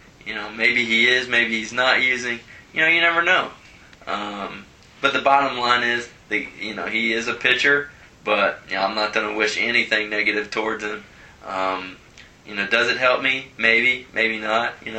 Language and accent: English; Cincinnati, Ohio, United States; they know I'm from Cincinnati